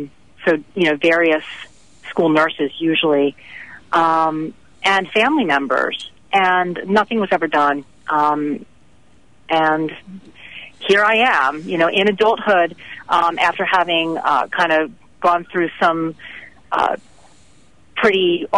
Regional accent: Pennsylvania, United States; now in New Jersey, United States; I live in New Jersey now, but I grew up in Pennsylvania

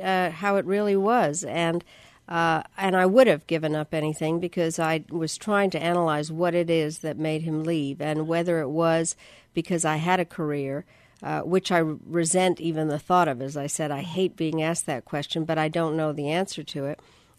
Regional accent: United Kingdom; born or raised there; accent: English; now in United States

